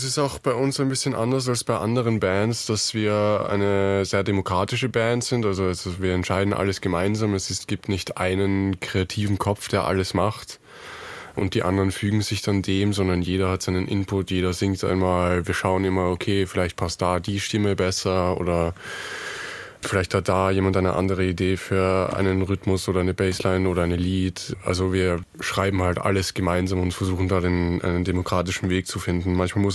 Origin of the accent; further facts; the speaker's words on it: Vienna, Austria; Ja, wir sind alle aus Wien.